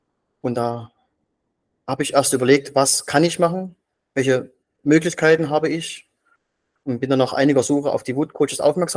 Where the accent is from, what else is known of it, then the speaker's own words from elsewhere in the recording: Dresden, Saxony, Germany; ich komme aus Dresden, bin noch verheiratet und habe zwei Kinder im Alter von 2 und 5 Jahren und bin als Anlagentechniker in Dresden tätig.